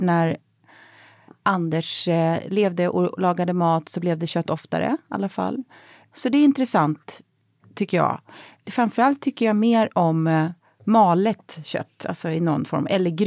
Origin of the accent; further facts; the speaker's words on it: Växjö, Kronoberg County, Sweden; där jag växte upp utanför Växjö så finns det fortfarande, tror jag, en vildsvinsrestaurang